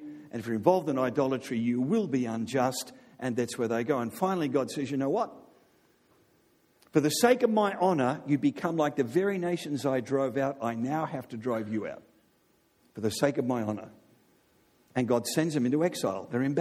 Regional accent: Australia; Now, I'm Australian

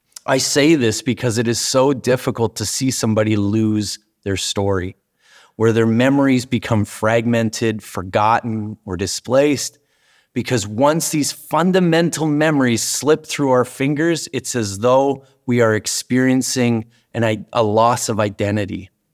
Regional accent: Langley, British Columbia, Canada; And I am homegrown. I am from Langley, born and raised. My family, my dad literally went to the same high school that I went to. So our roots in Langley go deep.

